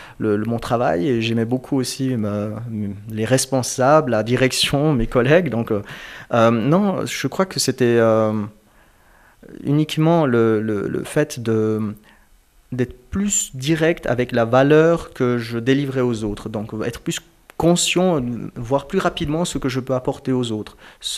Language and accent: French; Germany; born or raised there; now in Switzerland